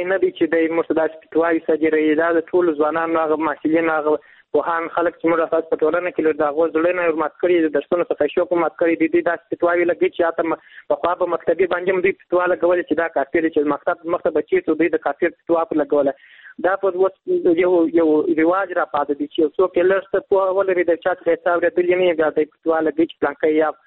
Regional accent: Kandahar, Afghanistan; له کندهار ولایت څخه یو تن محصل یم

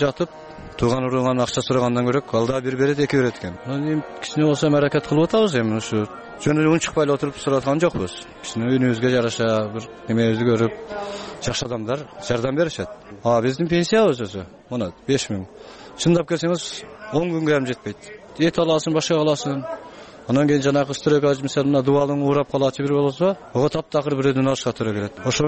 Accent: Arpatektir, Osh Region, Kyrgyzstan; born there

